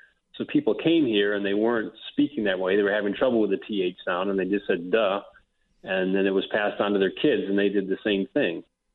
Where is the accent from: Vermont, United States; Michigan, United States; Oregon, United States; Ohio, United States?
Michigan, United States; accent: Inland North; now in Chicago, United States; Even though I myself did not grow up in Chicago, I grew up in Michigan, which is also in the Inland North accent region.